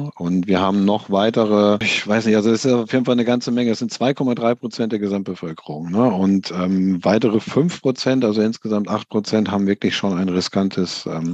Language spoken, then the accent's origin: German; Paderborn, North Rhine-Westphalia, Germany; Ich komme aus gebürtig, komme ich aus Paderborn.